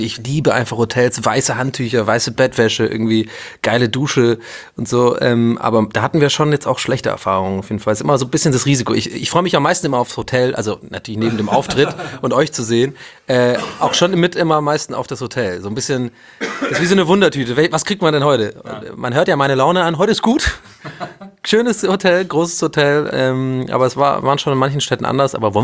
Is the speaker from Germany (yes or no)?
yes; Baden-Württemberg, Germany; ich bin ja aus dem Schwabenland sozusagen